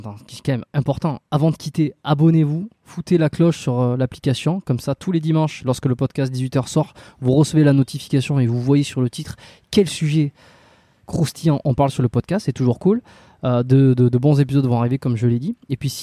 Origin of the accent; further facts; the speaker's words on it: France; Ça permet de voir que le modèle dans lequel on a grandi en France n'est pas un modèle de normalité absolue.